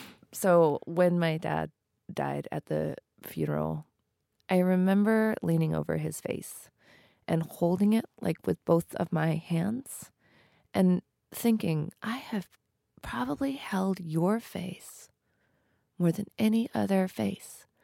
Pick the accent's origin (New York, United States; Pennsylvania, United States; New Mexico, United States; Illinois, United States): New Mexico, United States; So I grew up East Indian in New Mexico, and we were one of very few East Indian families there.